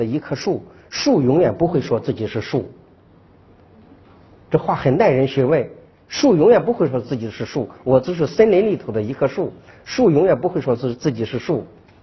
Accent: China; 我们中国人你会发现讲的佛教的道理都在庙堂之上，

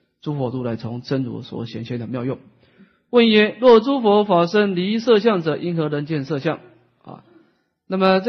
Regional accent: Taiwan; 的发音跟我们台湾人的发音不一样啊

